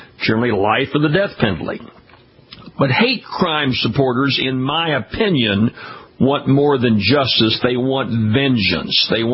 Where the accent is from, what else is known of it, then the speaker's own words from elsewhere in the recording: Baton Rouge, Louisiana, United States; We're broadcasting this week from our flagship station, WJBO in Baton Rouge, Louisiana, my hometown